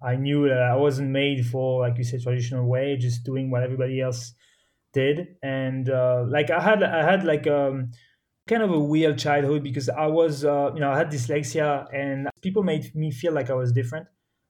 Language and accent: English; Morocco; I was born and raised in Morocco, but I'm actually French.